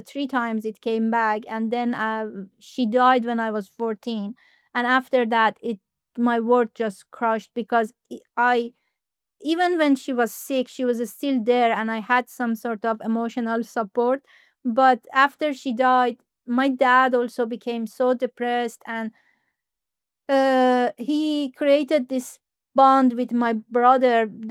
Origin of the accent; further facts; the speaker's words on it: Iran; moved away as an adult; now in Japan; I was born, first of all, I'm from Iran, and I lived in Iran for 26 years before I moved to Japan.